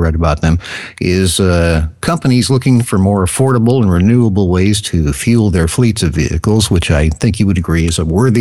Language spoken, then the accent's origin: English; Chicago, Illinois, United States; I am from Chicago, born and raised, et cetera, big, you know, Cub fan